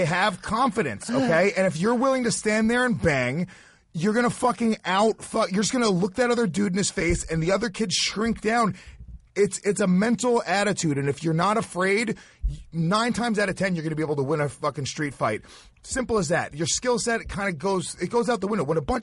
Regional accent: New York, United States; I grew up in the suburbs like Mickey. We grew up in kind of the same environment. Rockland County, New York is just like Bergen County, Jersey.

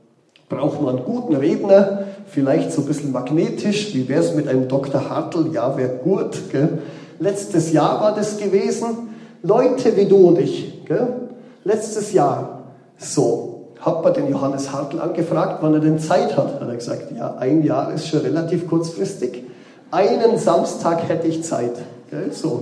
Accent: Bavaria, Germany; born there; Ja, ich bin gebürtiger Allgäuer, gell?

